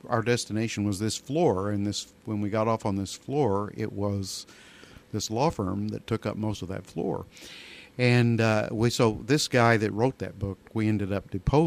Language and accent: English; Carterville, United States; law as a solo practitioner in my hometown for 28 years.